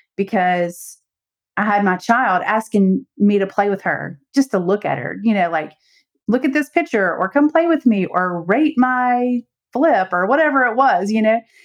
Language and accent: English; Mississippi, United States; also born or lived in Alabama; I was born and raised in the South. I'm from Mississippi, and I have three children.